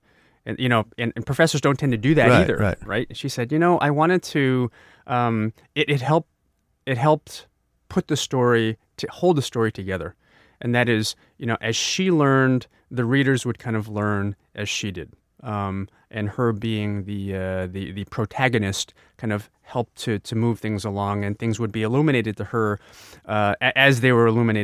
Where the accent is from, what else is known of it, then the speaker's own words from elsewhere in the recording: Jiangsu, China; when I got to Shanghai and I told him I was from Subei